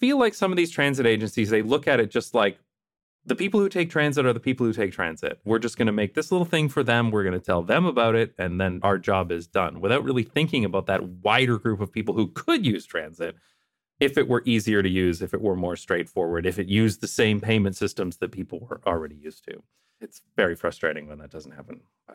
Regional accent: London, Ontario, Canada; my hometown of London, Ontario, Canada

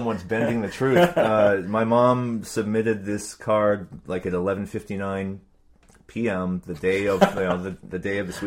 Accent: Pleasant Hill, California, United States; also born or lived in Oakland; we grew up in the Pleasant Hill, Lafayette, Walnut Creek triad over there.

